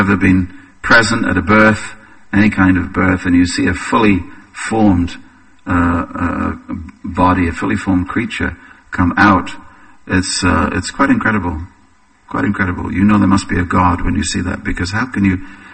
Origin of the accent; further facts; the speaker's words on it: England, United Kingdom; it's like for me as an Englishman, they just look at you up and down